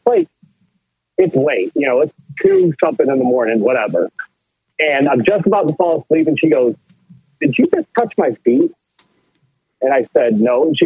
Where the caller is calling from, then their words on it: Detroit, Michigan, United States; I'm calling from Detroit.